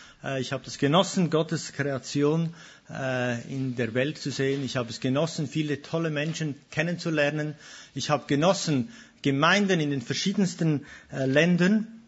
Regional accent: Switzerland; Ich bin Schweizer, also hin und wieder kommt da grammatikalisch etwas Interessantes raus.

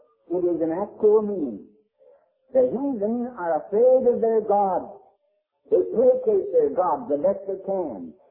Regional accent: Pennsylvania, United States; born there

